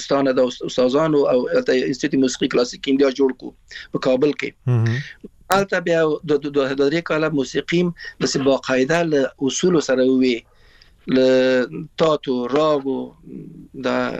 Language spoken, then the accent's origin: Pashto; Afghanistan; موږ د افغانستان راغلی یو نو ایران راغلی مو